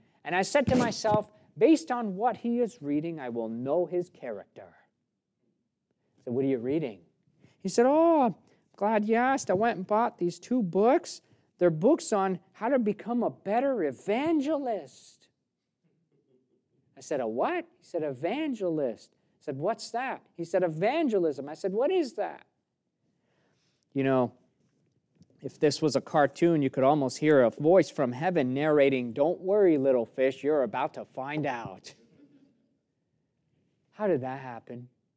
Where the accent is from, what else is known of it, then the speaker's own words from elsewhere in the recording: New York, United States; I noticed that I was better dressed as a New Yorker than most Nebraskans there at the firm that I worked at in Omaha.